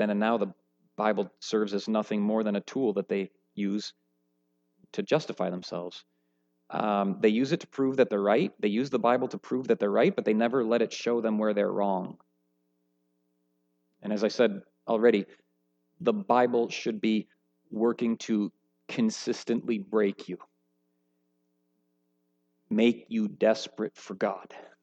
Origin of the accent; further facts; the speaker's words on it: Midwest, United States; I grew up in the Midwest, for crying out loud.